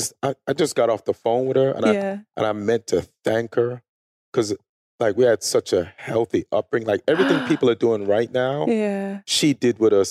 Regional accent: England, United Kingdom; My cultural background, I'm bringing like a... from a Jamaican family, but I was raised in England. So then there's a lot of English things that I have with me.

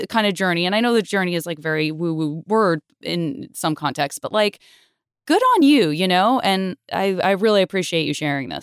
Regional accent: United States; it's a lot of complicated for as an American, which a hugely flawed nation

